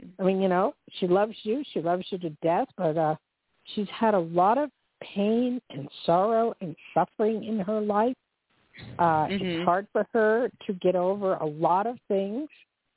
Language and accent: English; Cherry Hill, New Jersey, United States; I grew up in Jersey, so I'm very familiar with Philadelphia, PA, especially from Cherry Hill, New Jersey.